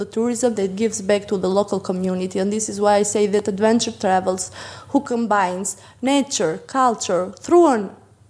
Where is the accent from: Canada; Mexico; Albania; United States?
Albania; Berat, Berat County; English is a second language; I'm from Berat, which is a UNESCO protected site